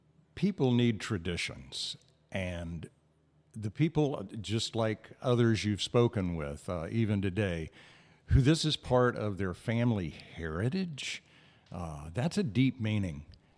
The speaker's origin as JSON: {"language": "English", "region": "Florida", "country": "United States", "tie": "born or raised there", "also_born_or_lived": "Atlanta", "said": "Born and raised in Florida, started writing songs in my teens, but it was while I was living in Atlanta working in radio in the 1970s and 80s that I got homesick for Florida"}